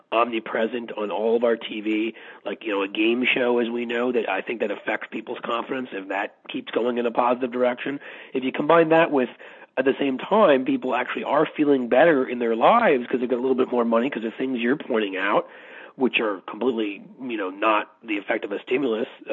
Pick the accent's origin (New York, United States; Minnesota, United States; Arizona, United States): New York, United States; I could speak to this as a Midwesterner, sort of, you know, I'm still a New Yorker, but I try to pretend anyhow.